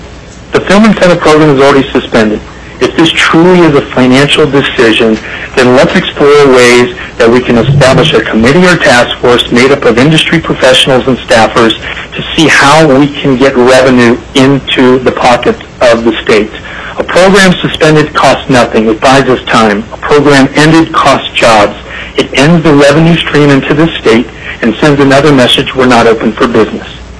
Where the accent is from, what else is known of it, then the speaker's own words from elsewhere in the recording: Alaska, United States; I'm proud to say that they've been here in Alaska, my home state.